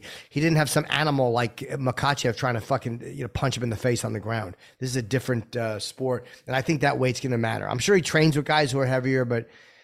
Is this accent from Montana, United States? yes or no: no; North Brunswick, New Jersey, United States; I don't know. I grew up in North Brunswick.